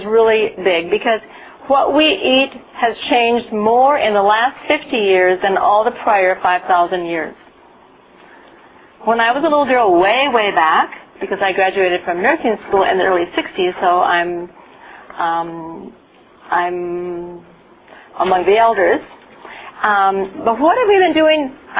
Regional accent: Green Bay, Wisconsin, United States; We're from Green Bay, Wisconsin, so we don't have a long growing season.

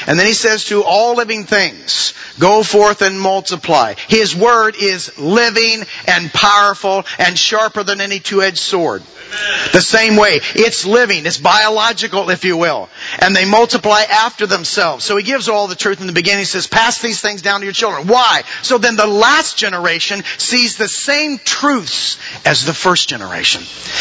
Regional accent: Missouri, United States; My father, I'm from Missouri, by the way. I'm from the Boot Hill area. Cape Girardeau, Jackson, everybody knew … you know.

